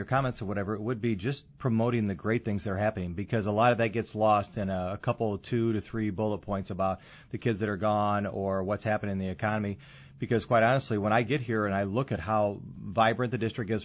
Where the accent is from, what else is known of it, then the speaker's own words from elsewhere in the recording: Davenport, Iowa, United States; I'm actually born and raised in the Quad Cities in Davenport. My wife and I are both Davenport Central graduates.